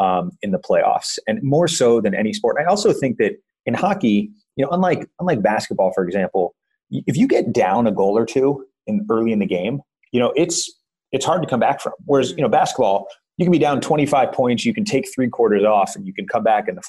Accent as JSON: {"language": "English", "town": "Los Angeles", "region": "California", "country": "United States", "tie": "born or raised there", "said": "I think something that's always surprising for people knowing that I grew up in Los Angeles is that I'm actually a diehard hockey fan."}